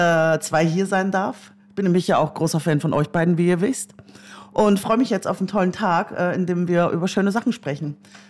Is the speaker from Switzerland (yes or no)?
no; Styria, Austria; moved away as an adult; now in Hamburg, Germany; Ich komme aus Österreich, ich bin aufgewachsen in der Südsteiermark, hab da dann noch die Matura gemacht, also das Abitur, und dann bin ich aber sofort nach Hamburg abgehauen.